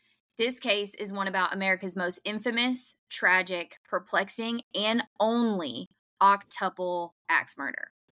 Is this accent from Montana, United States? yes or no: no; Iowa, United States; I'm from Iowa, and I know about it.